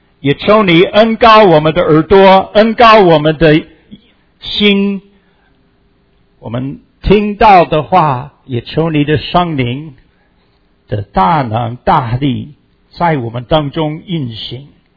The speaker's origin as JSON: {"language": "Chinese", "region": "Pennsylvania", "country": "United States", "tie": "born or raised there", "said": "我老家在宾州，宾州也有一个 Greenville"}